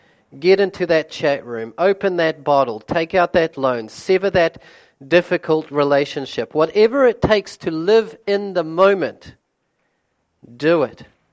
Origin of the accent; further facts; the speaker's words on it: Gisborne, New Zealand; As Peter mentioned, I'm from Gisborne, serving there at the moment.